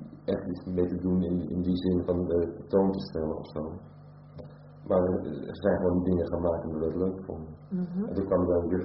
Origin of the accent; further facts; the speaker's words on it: Amsterdam, North Holland, Netherlands; now in Zeeland, Netherlands; Ja, we zijn uit Amsterdam.